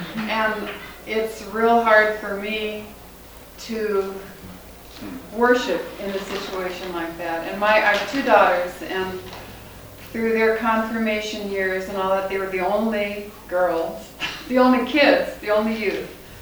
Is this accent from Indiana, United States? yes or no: no; Pasadena, California, United States; I'm from Pasadena, California.